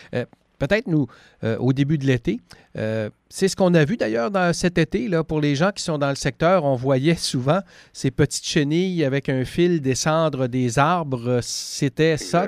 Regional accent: Quebec, Canada; chez nous en Gaspésie

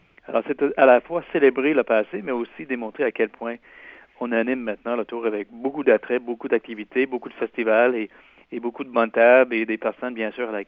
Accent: Quebec, Canada; Moi, je suis natif de l'Outaouais

